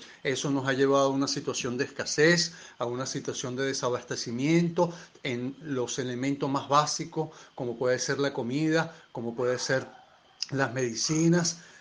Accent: Venezuela; en este evento que como venezolano quiero agradecer enormemente

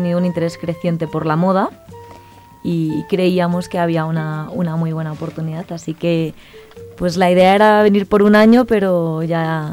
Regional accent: Barcelona, Catalonia, Spain; moved away as an adult; now in Colombia; yo soy de Barcelona, de España. Hace ya casi 6 años que estoy en Colombia.

